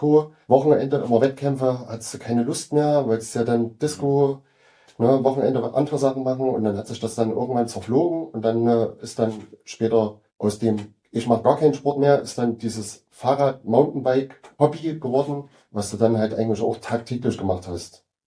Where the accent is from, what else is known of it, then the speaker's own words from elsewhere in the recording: Gera, Thuringia, Germany; Geboren in Gera, im guten alten Bezirkskrankenhaus. Ja, genau. Und ja, und lebe eigentlich schon immer in Gera. Hatte mal nach der Lehre mal einen kleinen Abstecher nach Nürnberg. War dort 2 Jahre dann in Nürnberg tätig und bin dann aber schnell wieder zurückgekommen